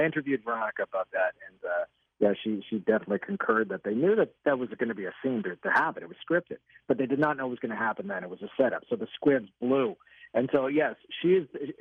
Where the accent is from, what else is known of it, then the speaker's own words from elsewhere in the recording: Canada; I feel like a failure as a Canadian. I genuinely do.